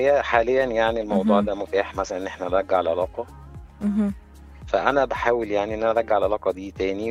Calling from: Cairo, Cairo Governorate, Egypt; من القاهرة.

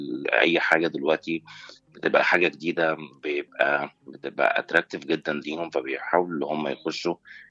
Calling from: Obour, Cairo Governorate, Egypt; من القاهره

